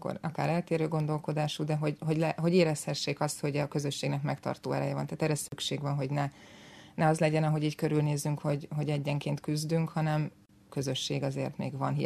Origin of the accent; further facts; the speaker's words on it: Budapest, Hungary; Világéletemben. Zuglóban is születtem.